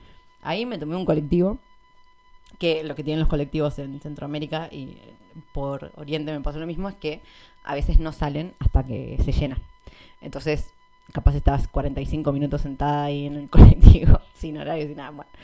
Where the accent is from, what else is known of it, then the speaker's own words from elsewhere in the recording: Junín, Buenos Aires Province, Argentina; yo soy de Junín, que es una ciudad al noroeste de provincia de Buenos Aires, de hecho estoy más cerca de Rosario que de Buenos Aires. De hecho, estoy más cerca de cruzar a la provincia de Santa Fe que de irme para Buenos Aires.